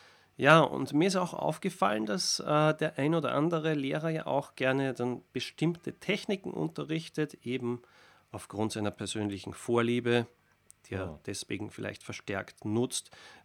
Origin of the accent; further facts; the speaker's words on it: Linz, Upper Austria, Austria; Und es ist ja vor allem in meiner Heimatstadt in Linz, Oberösterreich, eine sehr gute Universität, die Anton Bruckner Universität.